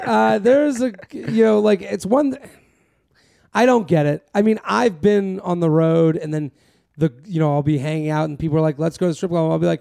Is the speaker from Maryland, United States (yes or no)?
no; Massachusetts, United States; Maine, because I used to be, every summer I'd be in Maine and I'm from Massachusetts.